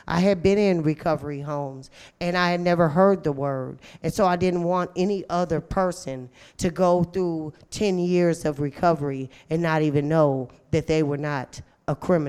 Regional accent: Detroit, Michigan, United States; I remember in Detroit, right? And I'm from Detroit, and we went to Lansing

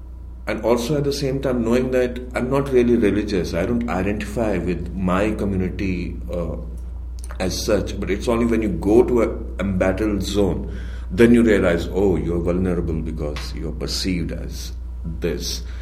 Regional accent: Jammu and Kashmir, India; When I was growing up in Kashmir, I hated that place. Because there were no avenues for me, you know, to be an artist or a filmmaker or a theater person in a very conservative society

